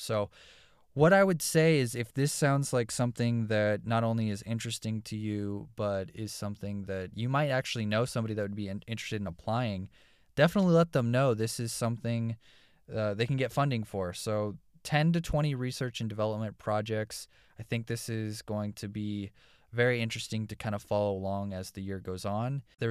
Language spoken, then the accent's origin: English; California, United States; the last story we're going to touch on today is my home state of California.